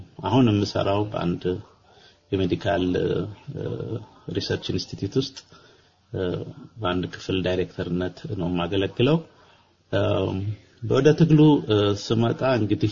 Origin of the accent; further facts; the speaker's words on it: Addis Ababa, Ethiopia; ያደግኩት አዲስ አበባ ነው። በተለይ ኮልፌ የሚባለውን ታወቃችሁ? ኮልፌ አካባቢውን ፈጥኖ ደራሽ ወይም ልኳንዳ ተራ የሚባለውን የአዲስ አበባ ክፍል የምታውቁ ሰዎች ካላችሁ እዚህ አካባቢ ነው ያደግኩት።